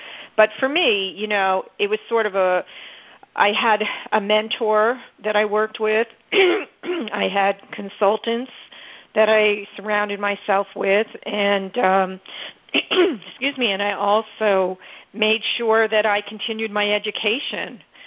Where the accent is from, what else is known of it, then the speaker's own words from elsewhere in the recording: Northeast, United States; now in Houston, United States; and then also being in Houston, and I'm from the Northeast